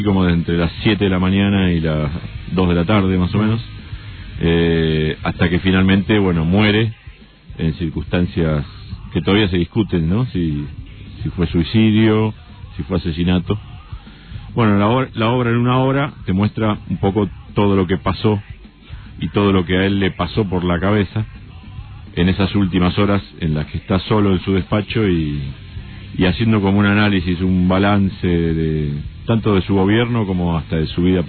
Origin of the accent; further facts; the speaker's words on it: Buenos Aires, Argentina; Bueno, en realidad yo soy de Parque Centenario, vivo en Parque Centenario, pero ahora vengo de Ciudad Universitaria.